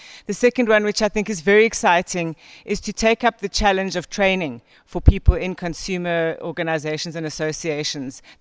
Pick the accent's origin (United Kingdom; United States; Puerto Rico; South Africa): South Africa; Madam President. Yes, I'm from South Africa